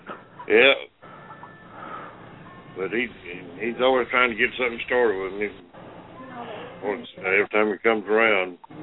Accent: Mobile, Alabama, United States; No, I'm from Mobile.

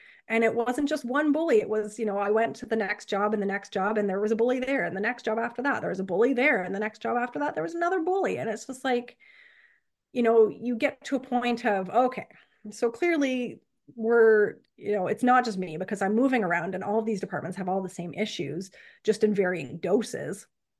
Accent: the South, United States; But, you know, I wasn't from the town. I was from the South. And there was kind of this connotation that, you know, the Southerners were entitled and bratty and a pain.

